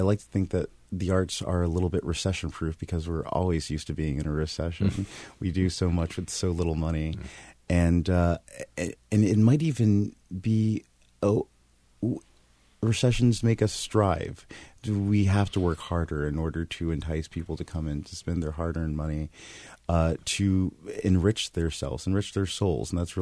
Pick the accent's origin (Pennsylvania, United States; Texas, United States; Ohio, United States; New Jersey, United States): Texas, United States; now in Durham, United States; Durham, it really has become like a second home for me. And I love the heat. Absolutely love the heat. I'm originally from Texas, so I'm used to it.